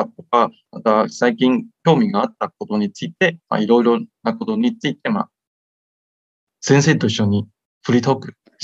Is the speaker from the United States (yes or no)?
no; Taiwan; Japanese is a second language; 私は台湾出身です。はい、今桃園に住んでいます。桃園っていうのは台湾のある国際的な空港がある町なんですね。